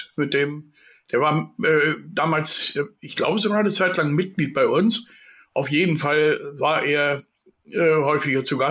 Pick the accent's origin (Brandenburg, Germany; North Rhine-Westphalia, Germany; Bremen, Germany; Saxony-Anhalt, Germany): Brandenburg, Germany; ich komme ja aus der Mark Brandenburg